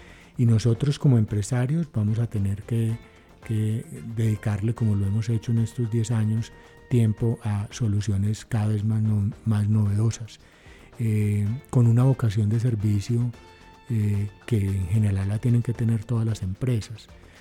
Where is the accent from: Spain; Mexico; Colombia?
Colombia; nos movemos como colombianos